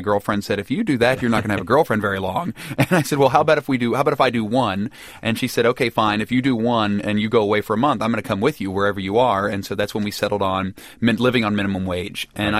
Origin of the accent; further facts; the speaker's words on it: West Virginia, United States; There was a Christian from my home state of West Virginia who moved in with a Muslim family in Dearborn, Michigan